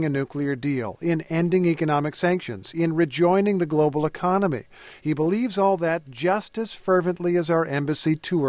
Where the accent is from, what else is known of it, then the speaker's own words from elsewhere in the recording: Indiana, United States; He attended school in my home state, in Indiana University.